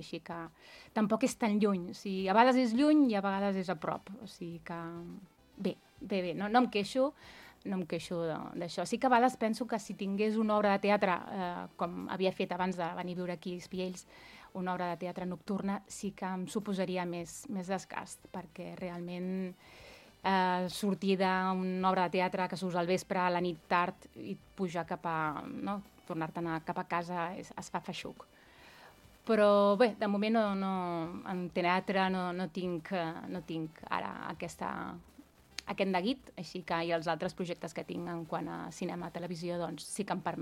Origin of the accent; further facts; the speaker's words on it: Barcelona, Catalonia, Spain; jo soc molt de Barcelona. De fet, segueixo treballant a Barcelona i m'agrada molt Barcelona.